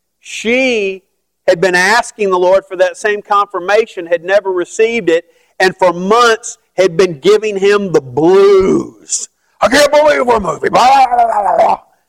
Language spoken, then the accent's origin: English; Oklahoma, United States; I go, I'm from Oklahoma. Okay, already insane right there, okay?